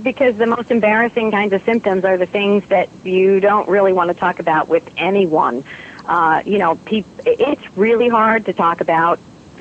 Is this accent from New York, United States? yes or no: yes; New York, United States; accent: New York; I'm originally from New York, and so I feel like you absolutely can never take the New York out of a girl.